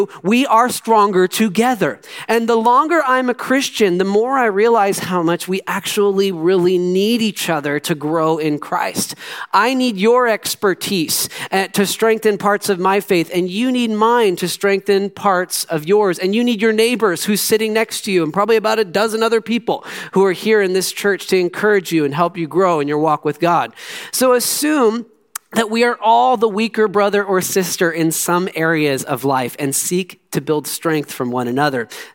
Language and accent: English; United States; Listen, as an American, my personal freedom is one of my most treasured beliefs and realities that I enjoy every single day living in this country.